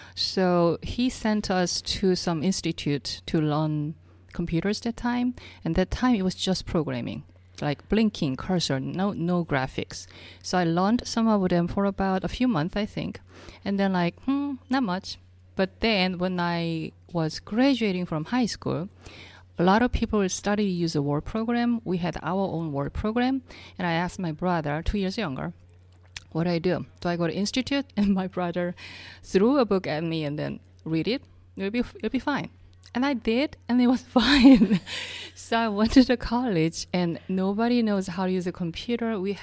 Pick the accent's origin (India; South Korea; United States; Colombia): South Korea; English is a second language; I grew up in South Korea, and it was a third world country at that time.